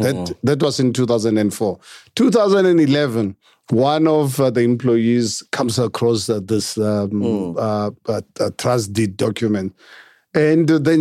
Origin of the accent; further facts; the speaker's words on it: Amanskraal, South Africa; when I grew up in Amanskral, in our village, we had no running water from the taps.